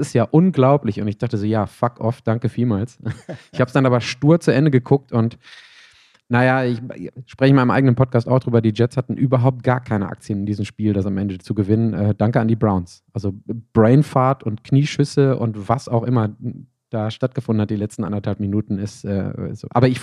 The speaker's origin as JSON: {"language": "German", "town": "Bochum", "region": "North Rhine-Westphalia", "country": "Germany", "tie": "born or raised there", "said": "war ich zu Hause in meiner Heimat in Bochum."}